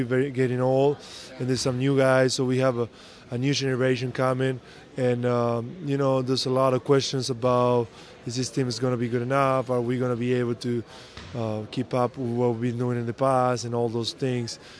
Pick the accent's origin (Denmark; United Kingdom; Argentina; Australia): Argentina; Buenos Aires; now in United States; but I'm from Buenos Aires, so I know how to deal with traffic.